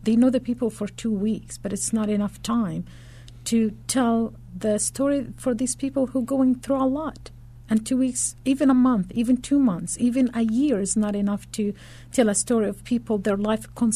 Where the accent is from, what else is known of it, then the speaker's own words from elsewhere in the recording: Gaza, Gaza Strip, Palestine; I lived in Gaza. I was born and raised in Gaza. And I lived in a neighborhood where things constantly happening and things are changing all the time.